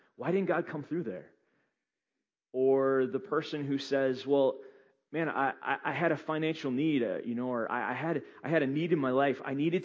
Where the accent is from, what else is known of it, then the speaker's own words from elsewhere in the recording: Minnesota, United States; I was in Florida, but I'm from Minnesota.